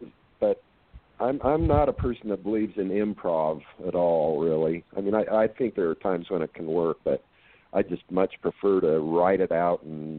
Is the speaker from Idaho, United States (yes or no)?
yes; Idaho, United States; I was telling him a story about when I grew up in Idaho, and there was a drive-in theater.